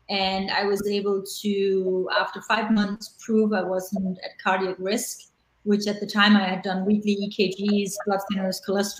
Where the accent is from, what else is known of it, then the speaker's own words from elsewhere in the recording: Denmark; I'm originally from Legoland, also known as Denmark.